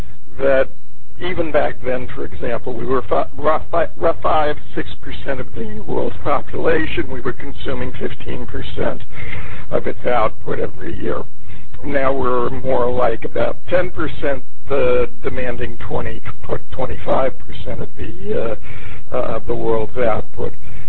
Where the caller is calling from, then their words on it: West Orange, New Jersey, United States; I'm calling from West Orange, New Jersey. From Millburn, New Jersey.